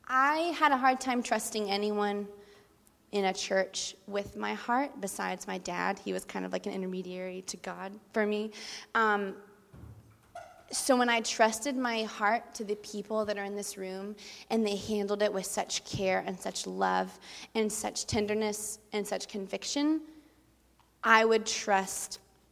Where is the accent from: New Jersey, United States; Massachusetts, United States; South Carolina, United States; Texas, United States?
South Carolina, United States; And I just know, we're from South Carolina, like I said, and a lot of the churches there are very traditional.